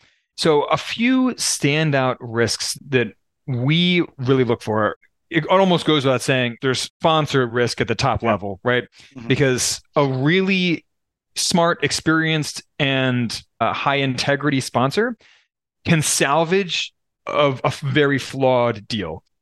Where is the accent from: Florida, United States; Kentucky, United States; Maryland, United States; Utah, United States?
Maryland, United States; Baltimore; moved away as an adult; also born or lived in Abu Dhabi / Brasilia; now in Peru; Yeah, they were in Baltimore, which is my hometown. It's where I grew up. So we've moved around the world a little bit since then. So we spent 4 years in Abu Dhabi, 4 years in Brasilia. We just moved to Peru last June.